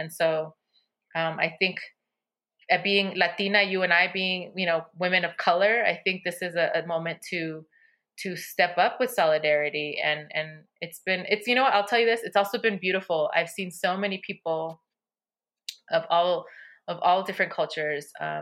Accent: Inglewood, California, United States; I was raised in Inglewood, and during the 92 uprisings, a lot of people call it the LA riots

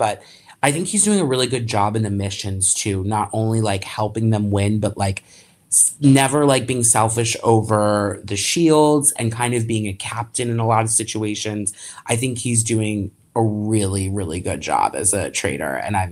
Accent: Philadelphia, Pennsylvania, United States; I'm also from Philly, where Jason Kelce played on the Eagles.

